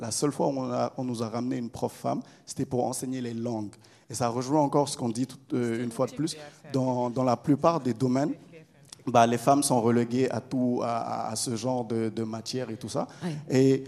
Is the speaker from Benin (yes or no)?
yes; Benin; Moi, je suis béninois